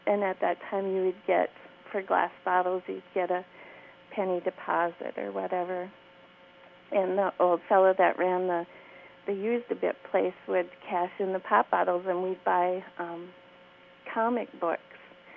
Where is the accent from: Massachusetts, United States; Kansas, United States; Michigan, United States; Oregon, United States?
Massachusetts, United States; Cohasset; I grew up in Cohasset